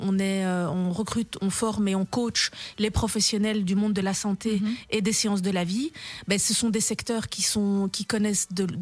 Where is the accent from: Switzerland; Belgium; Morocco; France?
Morocco; C'était de travailler avec le Maroc, mon pays d'origine.